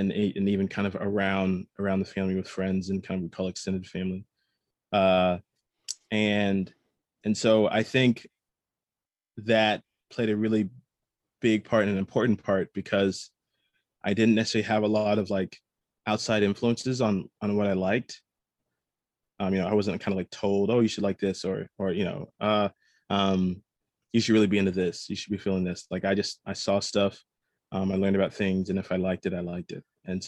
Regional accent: Wylie, Texas, United States; So, yeah, I grew up in Wiley, Texas, which is kind of like on the other side of Plano in the North Texas area.

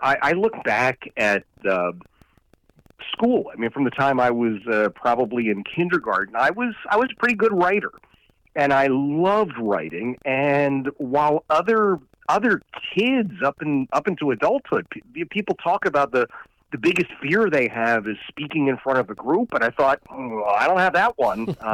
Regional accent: Philadelphia, Pennsylvania, United States; I could start at the beginning. I grew up in Philadelphia, and I spent some time many years ago

